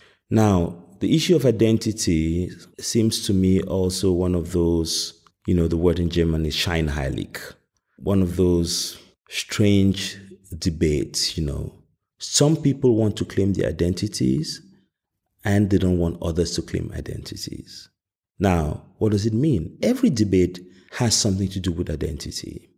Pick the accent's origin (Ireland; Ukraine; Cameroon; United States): Cameroon; You know, I grew up in Cameroon.